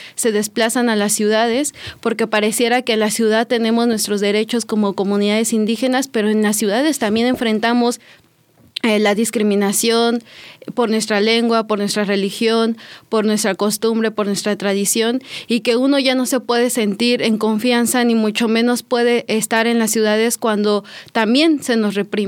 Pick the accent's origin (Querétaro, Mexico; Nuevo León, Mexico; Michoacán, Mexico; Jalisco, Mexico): Querétaro, Mexico; Santiago Mezquititlán; now in Mexico City, Mexico; de la comunidad otomí residente en la Ciudad de México, y soy originaria de Santiago Mezquititlán, en el estado de Querétaro.